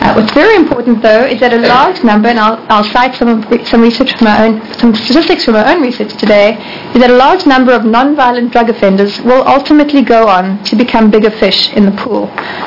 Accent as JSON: {"language": "English", "country": "South Africa", "accent": "South African", "said": "my accent is South African, not Australian."}